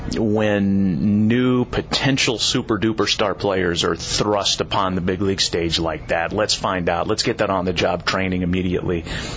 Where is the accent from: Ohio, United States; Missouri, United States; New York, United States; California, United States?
California, United States; Moraga; Yeah, born and raised in the Bay Area, East Bay guy, Moraga, California, and still get home to the Bay Area as often as I can